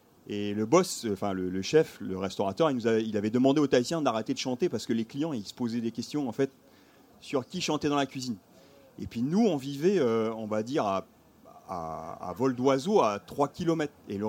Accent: New Caledonia; also born or lived in French Polynesia; Moi, je viens de Calédonie aussi, mais je suis né en terre polynésienne, de famille polynésienne.

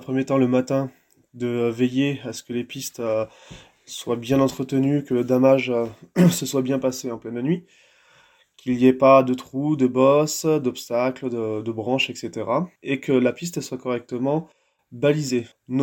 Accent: Normandy, France; now in Ariège, France; Moi, je viens de Normandie, je suis né au bord de la mer.

